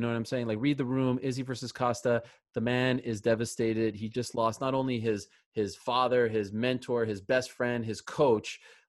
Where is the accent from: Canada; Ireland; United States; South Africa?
Canada; kind of like my home country, Canada, saying no to the Blue Jays.